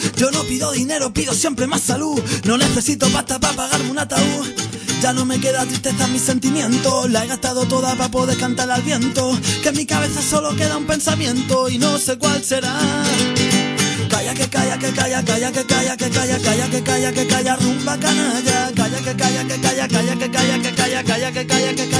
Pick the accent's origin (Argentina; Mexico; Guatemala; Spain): Spain; Cornellà, Catalonia; somos una banda de Cornellá que se formó Pues entre amigos, ¿no? Todos somos amigos de siempre, del mismo barrio, además de Cornellá de San Ildefonso.